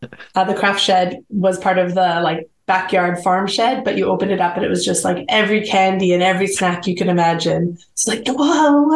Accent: Edmonton, Alberta, Canada; born there; now in Calgary, Canada; I'm actually in Calgary, so we're south of Edmonton. Okay. Yeah, I was born in Edmonton

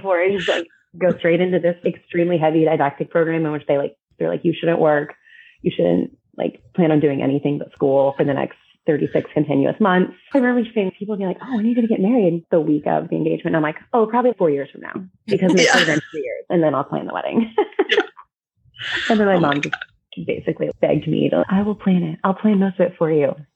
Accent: Jackson, Missouri, United States; We're both from Jackson, Missouri, which is a smaller town south of St. Louis. We grew up, our parents lived a couple miles from each other.

